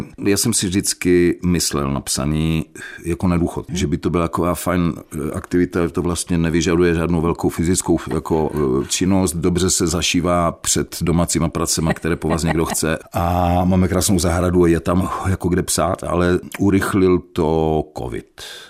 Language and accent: Czech; Ostrava, Moravian-Silesian Region, Czechia; Vyrostl jsem na Slezské Ostravě, na Kamenci. Obklopen ještě z jedné strany hornickou kolonií.